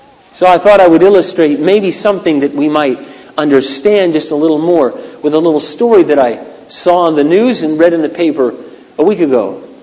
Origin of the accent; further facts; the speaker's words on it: Sunbury, Iowa, United States; the city of Minneapolis is smaller than the smallest town I grew up in Iowa, called Sunbury, with 30 people in it.